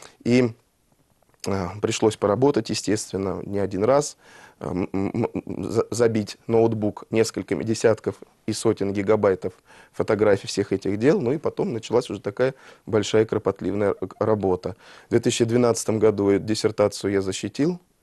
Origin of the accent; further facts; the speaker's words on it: Tula Oblast, Russia; где я вырос в Тульской области